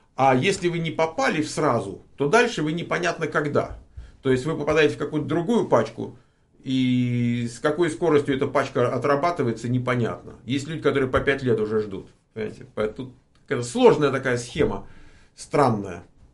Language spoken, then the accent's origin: Russian; Moscow, Russia; Нет, я родом из Москвы.